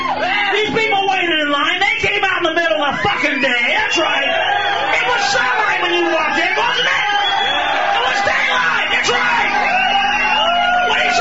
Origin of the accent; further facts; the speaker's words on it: Houston, Texas, United States; I'm from Houston, baby. It's where I started.